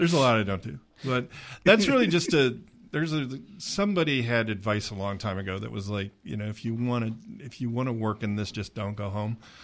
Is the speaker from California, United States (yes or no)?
no; Baltimore, Maryland, United States; also born or lived in North Texas; I was born in North Texas. I grew up in Baltimore.